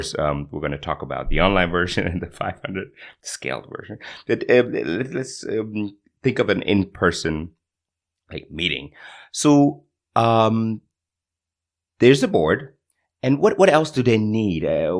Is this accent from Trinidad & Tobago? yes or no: no; Berlin, Germany; Oh, no, in my hometown. I thought, except your hometown. In my hometown. Oh, my God. In Berlin...